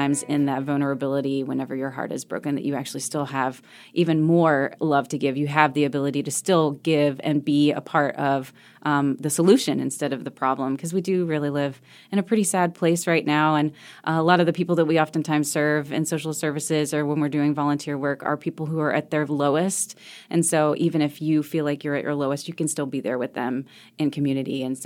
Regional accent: Appalachia, United States; even though I grew up in Appalachian, in the Appalachian Mountains, I always really felt like I didn't want to be affiliated with it because of all of the negativity that was attached to it.

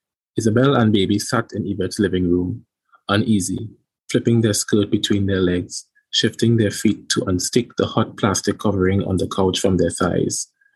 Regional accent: Trinidad & Tobago; I'm a writer from Trinidad and Tobago, and I am the winner of the 2021 BCLF Elizabeth Nunez Award for Writers in the Caribbean.

